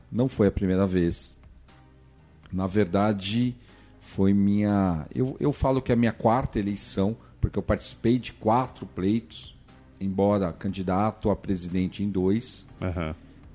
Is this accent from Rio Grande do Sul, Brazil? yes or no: no; São Paulo, Brazil; eu sou filho da Freguesia do Ó. Eu nasci na Freguesia do Ó em 8 de junho de 1976. Meus pais também sempre moraram lá no bairro.